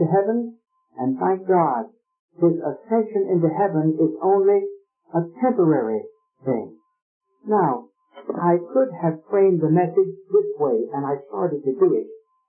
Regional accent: Raleigh, North Carolina, United States; I was born and brought up in Raleigh, North Carolina, and if people that were brought up with me in that town mentioned me, they would say

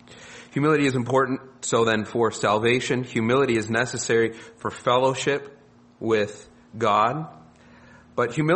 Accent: United States; I'm an American, and I make minimal apology for that.

